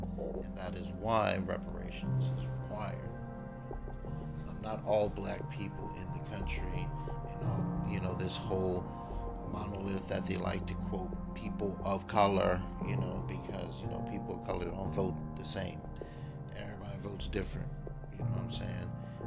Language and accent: English; Jamaica; I'm Jamaican. I'm not a black man from here. I'm Jamaican.